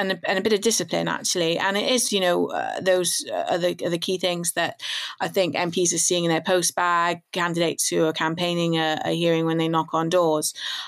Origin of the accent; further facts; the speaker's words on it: Wales, United Kingdom; I'm from Wales and, you know, the wait times for treatment here are absolutely horrendous.